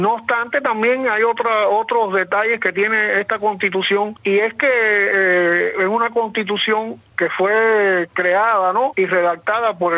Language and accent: Spanish; Cuba; como abogado y como ciudadano cubano comprometido con la mejoría de la patria